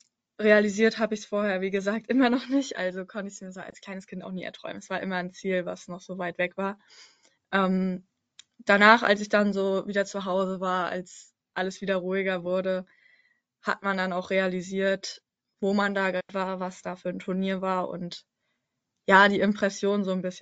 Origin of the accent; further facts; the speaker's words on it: Rostock, Mecklenburg-Vorpommern, Germany; born there; now in Bremen, Germany; bin 17 Jahre alt, komme gebürtig aus Rostock.